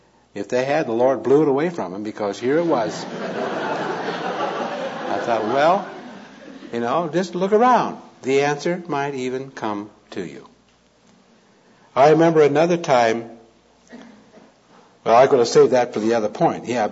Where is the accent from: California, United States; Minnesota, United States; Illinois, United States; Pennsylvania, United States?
California, United States; Modesto; I was driving this car down the street in my hometown of Modesto